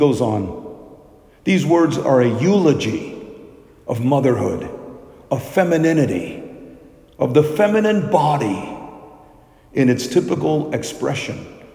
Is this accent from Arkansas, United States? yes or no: yes; Little Rock, Arkansas, United States; when I was growing up in Little Rock, there was a Mexican restaurant called El Chico down the street.